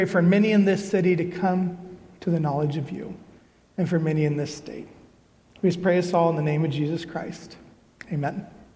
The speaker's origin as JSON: {"language": "English", "town": "Earlham", "region": "Iowa", "country": "United States", "tie": "born or raised there", "said": "So I grew up in Earlham, Iowa. Have any of you ever heard of Earlham, Iowa before? We have an interstate exit. That's our claim to fame. 1,200 people, class of 41."}